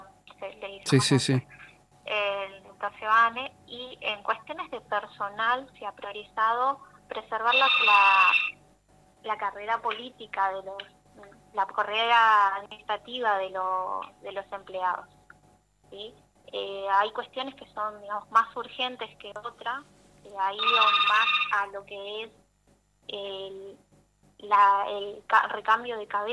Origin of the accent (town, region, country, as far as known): Corrientes, Argentina; born or raised there; also born or lived in San Salvador de Jujuy